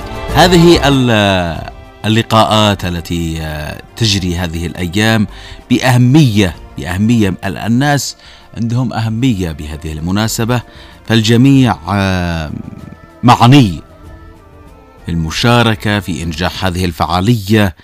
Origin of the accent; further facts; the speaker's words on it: Yemen; النبي ميزنا نحن كشعب يمني في أحاديثه